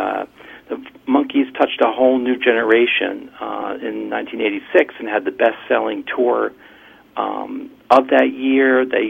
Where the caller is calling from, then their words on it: Port Washington, New York, United States; I'm calling from Port Washington, New York.